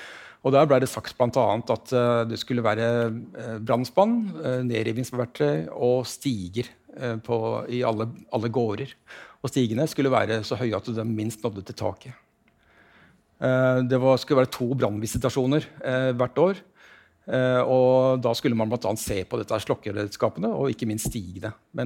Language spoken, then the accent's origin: Norwegian; Oslo, Norway; Men uansett, jeg er fra Oslo Øst, så veldig dårlig kjent på Oslo Vest, rett og slett.